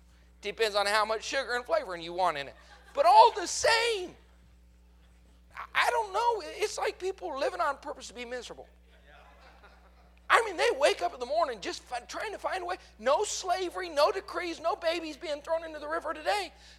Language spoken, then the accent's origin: English; Colorado, United States; I grew up in Colorado. In Colorado, you just don't go jump in a body of water.